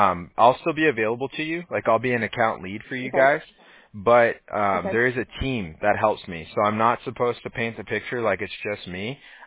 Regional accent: Huntington Beach, California, United States; Yeah, I was like born and raised in Huntington Beach. Like, we're chill beach guys.

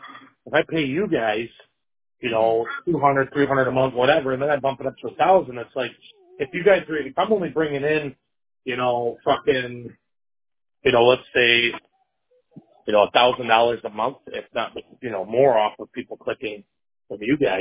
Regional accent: Tehachapi, California, United States; now in Michigan, United States; I'm originally from Tehachapi, California.

